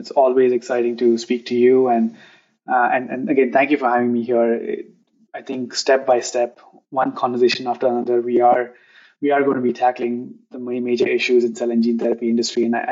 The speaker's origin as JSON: {"language": "English", "country": "India", "said": "so I'm from India, so I want to see these therapies actually reach that part of the world."}